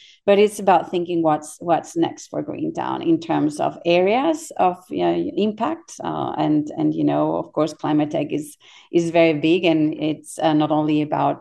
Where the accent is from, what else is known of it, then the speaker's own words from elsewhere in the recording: Spain; English is a second language; I'm from Spain. I started at the Spanish Trade Commission. I'm in this part of Spain that is very close to the French border. So I speak French since I was 3.